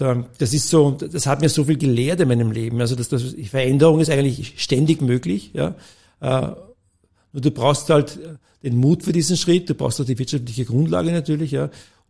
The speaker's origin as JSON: {"language": "German", "region": "Vienna", "country": "Austria", "tie": "born or raised there", "said": "Ja, also ich bin in Wien groß geworden."}